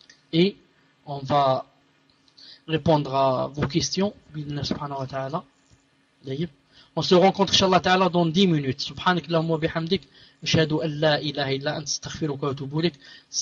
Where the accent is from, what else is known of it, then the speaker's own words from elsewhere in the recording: Algeria; vous savez que chez nous en Algérie, ça fait un certain temps, c'est devenu, yani le week-end, c'est devenu vendredi et samedi.